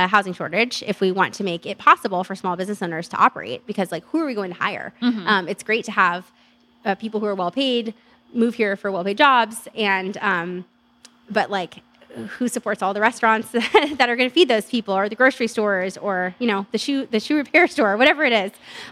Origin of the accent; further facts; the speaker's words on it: Stockton, California, United States; we use organic ingredients from the Central Valley. I'm from Stockton.